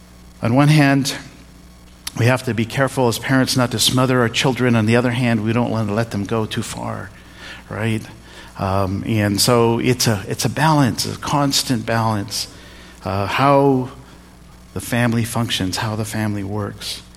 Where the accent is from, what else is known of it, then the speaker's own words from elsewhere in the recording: India; also born or lived in Canada; I grew up in India. I didn't grow up in Canada. I was born there. I spent most of the first 18 years of my life.